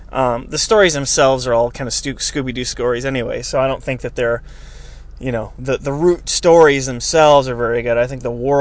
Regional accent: United States; you know, as an American, I felt like I was just watching a BBC movie.

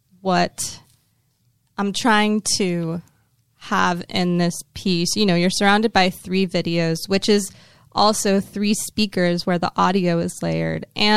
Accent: Miami, Florida, United States; also born or lived in Detroit / Boston / Providence / Chicago; I've lived, since growing up in Miami, I've lived in Detroit, Boston, Providence, and Chicago. So all very liberal places. And I find myself constantly having to defend Florida.

